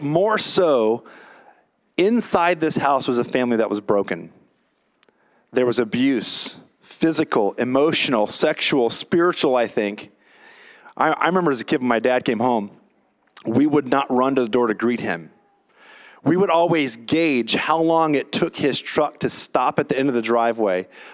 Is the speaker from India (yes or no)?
no; Baywood, Louisiana, United States; Now, I grew up in Louisiana, way out in a little town called Baywood.